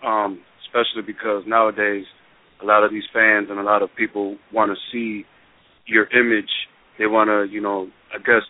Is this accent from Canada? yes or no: no; Cleveland, Ohio, United States; First of all, I'm from Cleveland, Ohio, you know what I'm saying? So that's where I'm calling from.